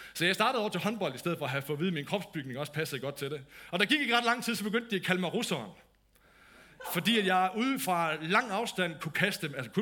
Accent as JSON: {"language": "Danish", "region": "North Denmark Region", "country": "Denmark", "tie": "born or raised there", "said": "De der store stregspillere, de spillede på Mors, hvor jeg voksede op."}